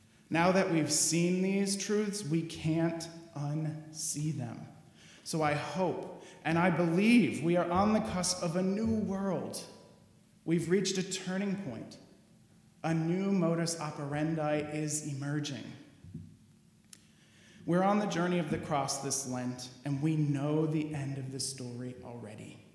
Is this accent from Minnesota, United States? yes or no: yes; Minneapolis, Minnesota, United States; Minneapolis is my hometown, and it's again waiting in fear and in hope for the outcome of this trial.